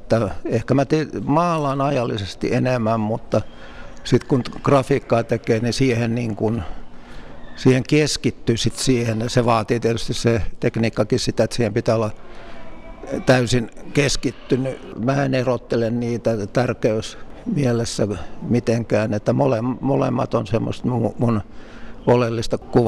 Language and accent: Finnish; South Ostrobothnia, Finland; mä oon eteläpohjalainen maisema kanssa